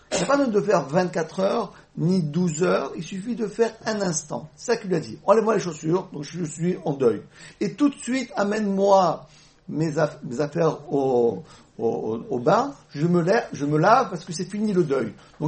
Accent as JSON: {"language": "French", "country": "Tunisia", "said": "Bon, on sait qu'on est Tunisien, mais à part ça, qu'est-ce qu'on est, à part ça?"}